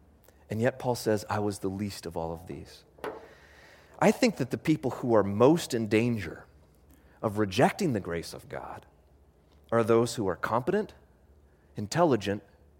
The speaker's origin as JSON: {"language": "English", "town": "Homer", "region": "Alaska", "country": "United States", "tie": "born or raised there", "said": "I grew up in Homer, Alaska. Homer, Alaska is a funny little town."}